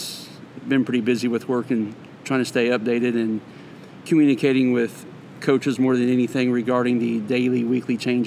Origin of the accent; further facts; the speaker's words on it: Texas, United States; also born or lived in Iowa; now in Kansas; I grew up in Texas. I lived in Texas from 72 to 82, moved there from Iowa shortly after I was born, and actually grew up a Royals fan in Texas